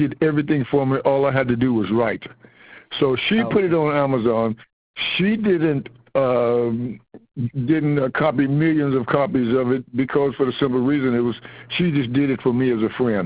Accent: Texas, United States; born there; And the book is about the playground, from the hard grounds of Texas, because I was born in Texas.

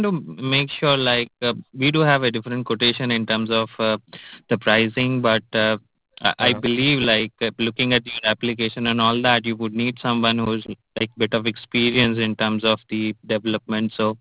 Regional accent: India; Basically, I am from India.

